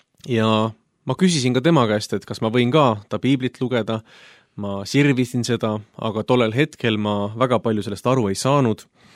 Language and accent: Estonian; Paide, Järva County, Estonia; also born or lived in Paistu / Pärnu; Isa läks tööle Venemaale ja emaga kolisime Paistust Paidesse ja sealt hiljem juba Pärnusse, et olen elujooksul elanud mitmes erinevas Eesti paigas.